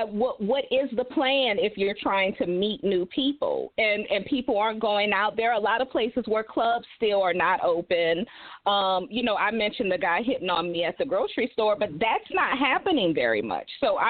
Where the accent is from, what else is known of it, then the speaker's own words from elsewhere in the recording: New Orleans, Louisiana, United States; You know, how I'm born and raised in New Orleans.